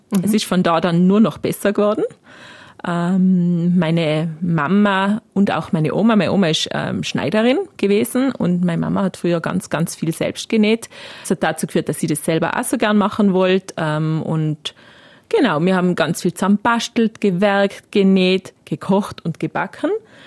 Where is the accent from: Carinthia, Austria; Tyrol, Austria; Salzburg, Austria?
Tyrol, Austria; Landeck; also born or lived in Innsbruck; ich komme aus Tirol, wohne in Vorarlberg seit 2009.